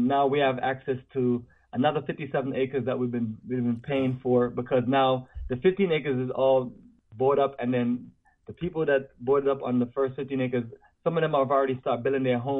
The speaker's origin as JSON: {"language": "English", "country": "Jamaica", "tie": "born or raised there", "said": "When I was growing up in Jamaica, we didn't have certain things"}